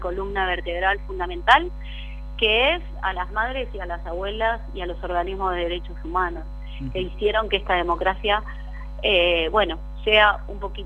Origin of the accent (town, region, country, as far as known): Argentina